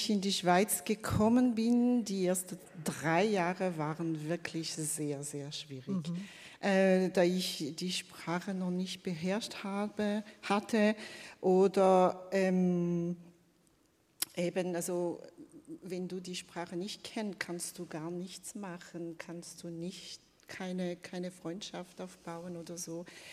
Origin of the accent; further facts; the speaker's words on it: Madagascar; now in Switzerland; Also mein Herkunftsland ist Madagaskar. Ich bin ein sogenannter Migrant, also Heiratsmigrantin. Tönt schrecklich, aber ich liebe es zu sagen, in die Schweiz durch Liebe.